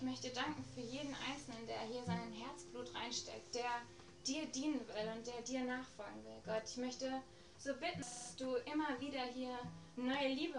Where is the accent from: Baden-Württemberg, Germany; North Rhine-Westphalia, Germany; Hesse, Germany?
North Rhine-Westphalia, Germany; Nierenhof; weil Nierenhof ist für mich wirklich meine Heimat, also meine Wurzel ist